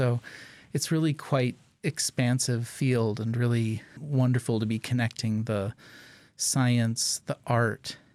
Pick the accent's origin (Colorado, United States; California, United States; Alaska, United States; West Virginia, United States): Alaska, United States; born there; Yeah, well, you know, I was born here in Alaska, and I started playing music here.